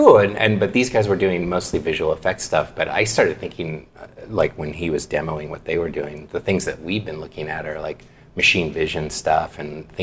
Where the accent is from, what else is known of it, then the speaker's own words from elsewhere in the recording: Santa Ana, California, United States; In beautiful Orange County, California. Mm-hmm. And I grew up in Santa Ana.